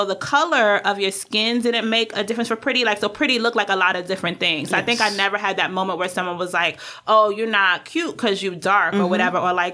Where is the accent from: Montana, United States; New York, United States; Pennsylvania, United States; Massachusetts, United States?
New York, United States; Brooklyn; Growing up in Brooklyn, everyone was from somewhere.